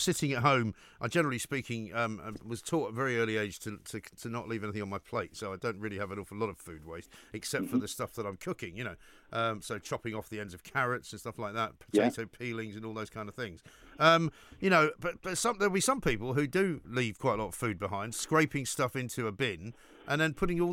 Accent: London, United Kingdom; I remember growing up in North London, we had a garden. There was a compost heap at the bottom of the garden. And it was a block of flats type situation.

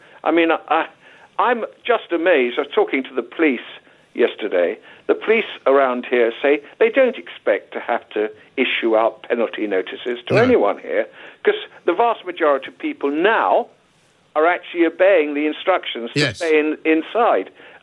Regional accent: United Kingdom; We are British. We understand that.

